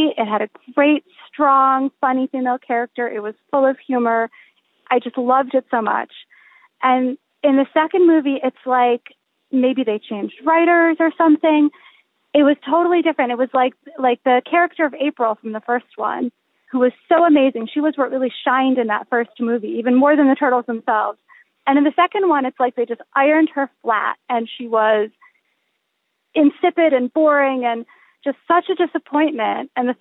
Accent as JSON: {"language": "English", "town": "Durham", "region": "North Carolina", "country": "United States", "said": "I'm from Durham, North Carolina."}